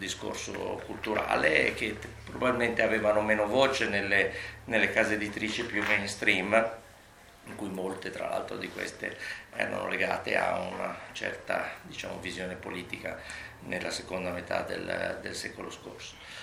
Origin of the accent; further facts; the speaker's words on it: Venice, Veneto, Italy; io sono uno strano caso di veneziano perché sono cresciuto a Venezia, non vivo a Venezia ma lavoro a Venezia